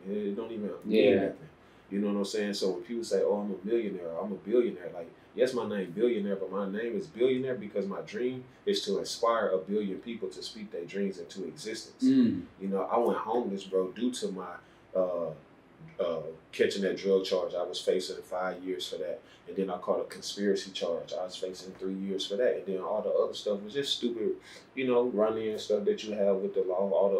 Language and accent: English; Alexander City, Alabama, United States; born there; But, yeah, man, I was born in Alexander City, Alabama. Didn't live the best lifestyle there, but I ain't going to say it was the worst because it got me to the destination of where I'm at right now.